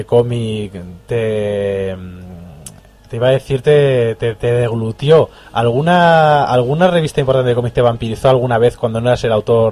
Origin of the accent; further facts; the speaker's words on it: Rivas-Vaciamadrid, Community of Madrid, Spain; Los que somos de Rivas conocemos esas cosas, sí.